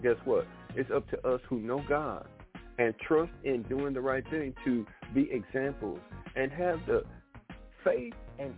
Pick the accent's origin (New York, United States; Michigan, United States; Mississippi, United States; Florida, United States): Michigan, United States; Detroit; It's sort of like when I was a young man growing up in Detroit.